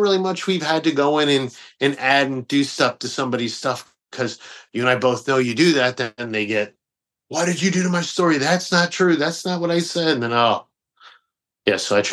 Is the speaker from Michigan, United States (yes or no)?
yes; Detroit, Michigan, United States; cause I'm originally from Detroit, man. So when I go back home, you know, I go up there